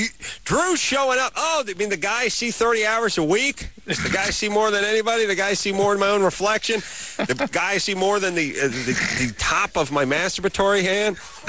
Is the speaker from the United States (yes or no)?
yes; North Hollywood, California, United States; My hometown, NoHo.